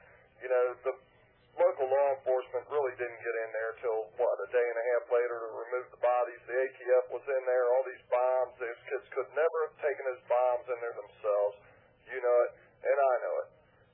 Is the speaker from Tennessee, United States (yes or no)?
no; Kentucky, United States; I'm from Northern Kentucky.